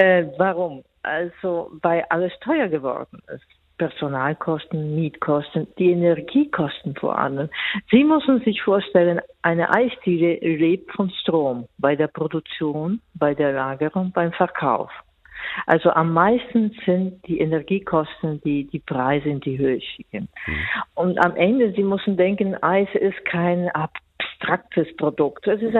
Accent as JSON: {"language": "German", "country": "Italy", "second_language": "German", "lives_now": "Germany", "said": "In meinem Heimatland, in Venedig, Florenz, in touristischen Städten, da zahlen wir schon lange 2,50 €, 2,80 €."}